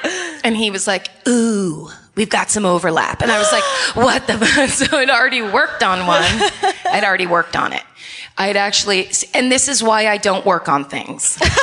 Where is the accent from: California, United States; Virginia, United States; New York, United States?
California, United States; I'm from California. We don't have states that close.